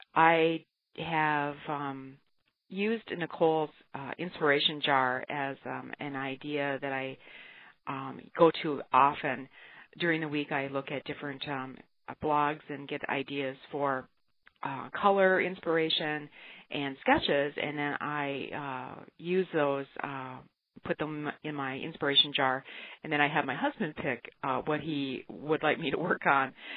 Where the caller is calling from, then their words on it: North Mankato, Minnesota, United States; I am from North Mankato, Minnesota. I'm calling in regarding your question